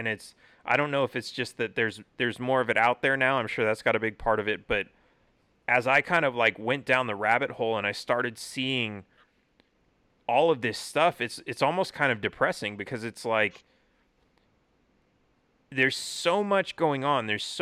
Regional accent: California, United States; I grew up in California, everything's all rainbows and sunshine and everything.

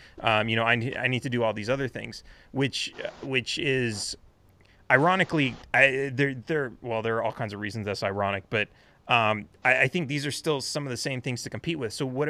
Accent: Los Angeles, California, United States; I've seen this a lot growing up in Los Angeles

